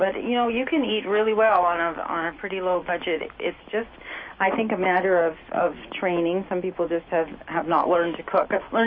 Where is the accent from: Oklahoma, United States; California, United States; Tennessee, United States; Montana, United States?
California, United States; born or raised there